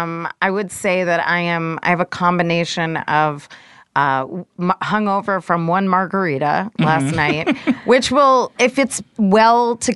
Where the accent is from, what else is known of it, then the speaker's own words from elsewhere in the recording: Miami, Florida, United States; I grew up in South Florida, in Miami, so it's like